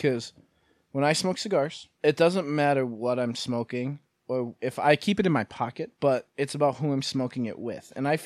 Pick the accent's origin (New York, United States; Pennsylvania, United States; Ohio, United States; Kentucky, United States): Pennsylvania, United States; Scranton; We're from Scranton, PA, and Labor Day weekend is traditionally, in a non-pandemic world, the Italian festival.